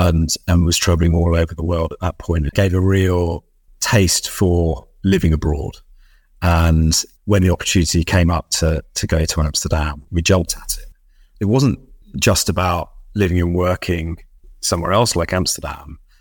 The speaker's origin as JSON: {"language": "English", "region": "London", "country": "United Kingdom", "tie": "born or raised there", "said": "10 years old, growing up in Northwest London"}